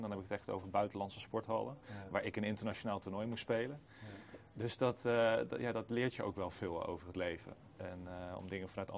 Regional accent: Arnhem, Gelderland, Netherlands; ik kom uit Arnhem

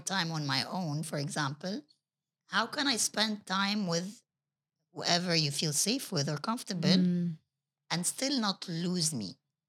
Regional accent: Abu Dhabi, United Arab Emirates; I used to live in Abu Dhabi and born and raised in Abu Dhabi, going down the seafood market with my friends.

